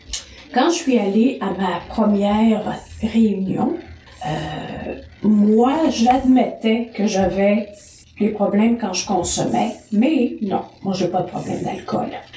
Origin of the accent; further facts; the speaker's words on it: Jonquière, Quebec, Canada; Je viens de Jonquière.